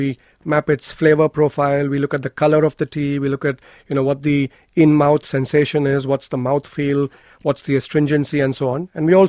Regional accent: Mumbai, Maharashtra, India; So I'm from India. I was born and brought up in Bombay, which is an urban city. But having said that, yes, I've spent time in the northern part of the country, the southern part of the country

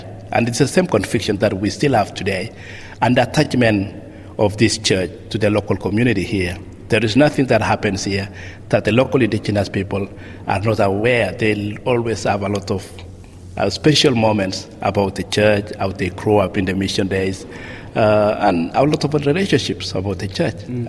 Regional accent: Kenya; moved away; I mean, I came from Kenya, I didn't know that I'd be here.

